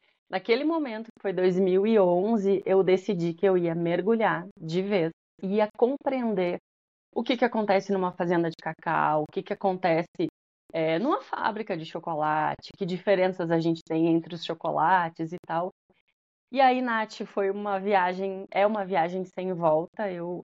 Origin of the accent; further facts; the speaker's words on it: Pelotas, Rio Grande do Sul, Brazil; Eu sou de Pelotas, no Rio Grande do Sul